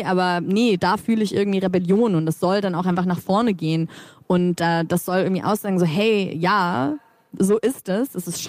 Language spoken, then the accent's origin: German; Bavaria, Germany; so als kleines Kind in Franken, hatte ich natürlich auch überhaupt keine Ahnung